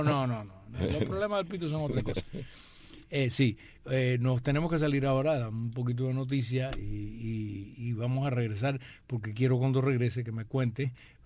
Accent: Cuba; ¿sabes cómo somos los cubanos?

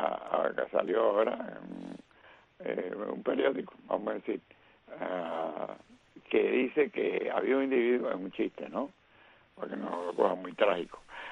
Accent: Cuba; en mi niñez en Cuba

